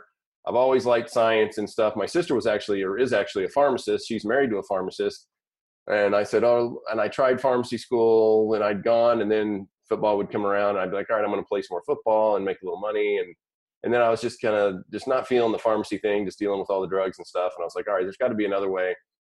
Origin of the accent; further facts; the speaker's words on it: Arkansas, United States; I grew up in Arkansas, a small town out there in Arkansas. Actually, we had a farm and everything at one point, pigs, chickens, the whole shebang.